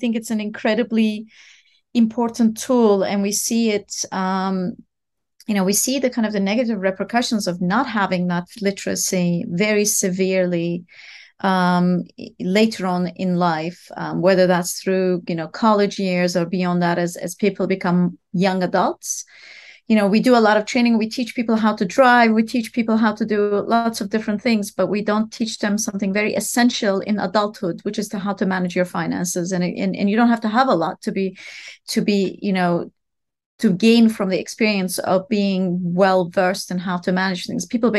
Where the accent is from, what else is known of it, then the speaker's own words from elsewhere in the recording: Istanbul, Turkey; now in United States; I'm originally from Istanbul, Turkey. I came to the US to do my undergraduate in mathematics and economics at a small liberal arts college outside of Boston called Wellesley College.